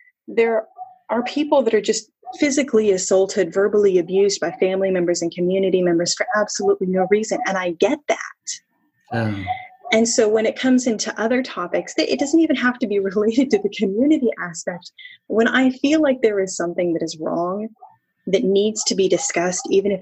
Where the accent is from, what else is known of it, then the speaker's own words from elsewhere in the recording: Ohio, United States; also born or lived in Oklahoma; I lived in Ohio in a lot of places, and I was never a fan of it. It was never home to me. I was born in Oklahoma and we moved to Ohio when I was young, and it just never felt right.